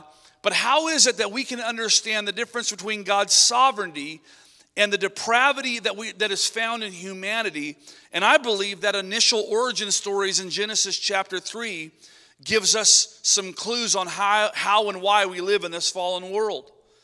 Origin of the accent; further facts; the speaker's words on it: Marysville, United States; One of our friends back that we grew up with in Marysville